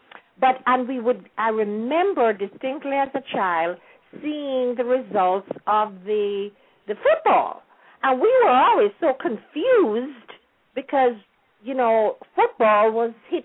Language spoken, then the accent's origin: English; Jamaica; some of my interpretation of how I feel about growing up in Jamaica.